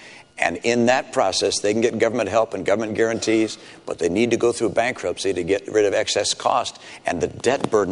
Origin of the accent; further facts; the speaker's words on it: Detroit, Michigan, United States; I'm a son of Detroit. I was born in Detroit. My dad was head of a car company.